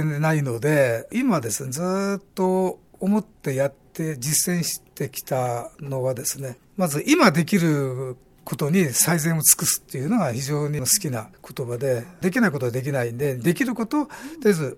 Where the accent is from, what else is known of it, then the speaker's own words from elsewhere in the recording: Ishinomaki, Miyagi, Japan; moved away as an adult; now in Fujisawa, Japan; 私の田舎は宮城県石巻市というところで、まあ、震災で一番被害が大きなところで、そこの漁師町、漁港ですね、そこで育ちました。 高校卒業後ですね、神奈川県の藤沢っていうところに会社の工場があったので、そこ寮に入って今現在に至るっていう、1972年に卒業して、